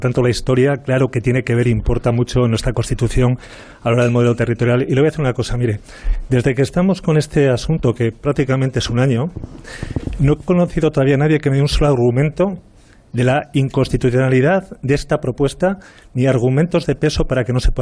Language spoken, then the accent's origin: Spanish; Castile and León, Spain; Yo quiero lo mejor para cualquier territorio, para Castilla, evidentemente, pero los leoneses no somos castellanos, ni los castellanos son leoneses.